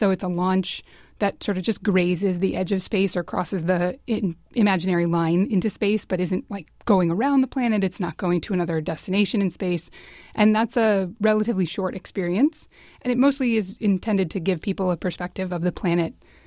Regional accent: Alaska, United States; I was very fortunate because growing up in Alaska, it was common to see the Milky Way.

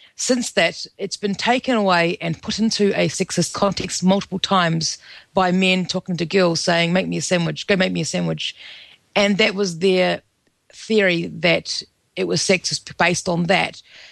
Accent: New Zealand; I mean, I grew up in New Zealand. We're very straight up. Everyone says what they think and does.

